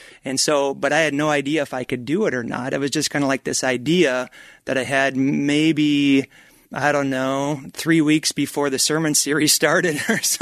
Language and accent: English; Minnesota, United States; also born or lived in Colorado Springs, United States / Flagstaff, United States; So I grew up in Minnesota and was gone in Colorado Springs for a year and in Flagstaff, Arizona for 11 years